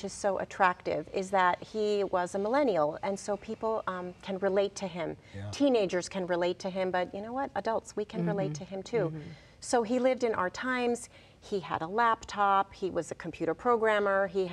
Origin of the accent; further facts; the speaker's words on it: New York, United States; also born or lived in Italy; I'm from New York. But I was born in Italy. My dad's Italian, my mother's from Chile, so I was brought up in New York from this immigrant family. We spoke Italian and Spanish at home.